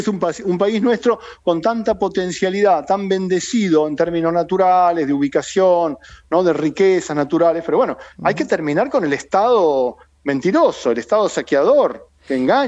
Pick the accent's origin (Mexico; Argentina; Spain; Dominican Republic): Argentina; Tapalqué, Buenos Aires Province; yo fui candidato a intendente de Tapalqué, yo soy oriundo de Tapalqué.